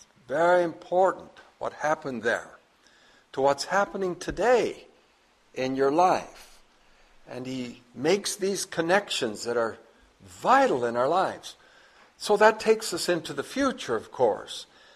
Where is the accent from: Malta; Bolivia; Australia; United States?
Bolivia; It was in Bolivia. I was born and raised in Bolivia.